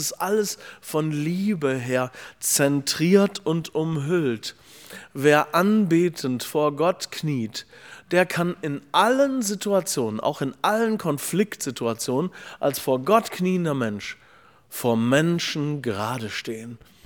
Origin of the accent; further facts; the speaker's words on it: Essen, North Rhine-Westphalia, Germany; Meine Eltern waren beide sehr enge Mitarbeiter vom Pfarrer Wilhelm Busch in meiner Heimatstadt Essen.